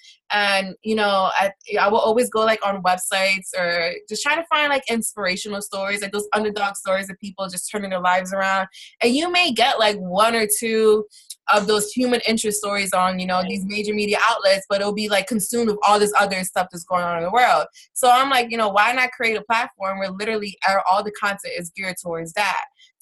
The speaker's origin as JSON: {"language": "English", "town": "Philadelphia", "region": "Pennsylvania", "country": "United States", "tie": "born or raised there", "said": "I grew up in Philadelphia. Mm-hmm. I grew up in the inner city neighborhoods, you know."}